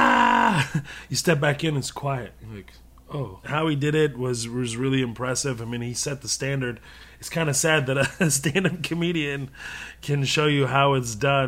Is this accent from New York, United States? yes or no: no; Houston, Texas, United States; Yeah, no, I am. I'm from Houston.